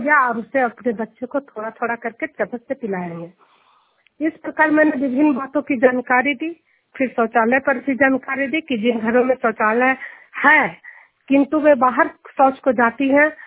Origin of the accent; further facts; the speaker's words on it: Hilsa, Bihar, India; मैं जुनियर गांव हिलसा प्रखंड नालंदा जिला की निवासी हूँ